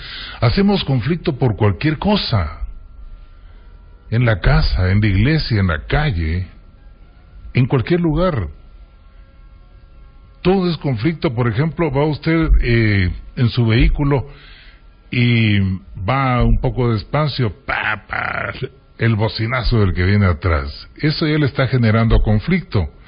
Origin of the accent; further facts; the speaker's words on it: Guatemala; sociedad al fin, de la cual formamos parte afortunadamente como guatemaltecos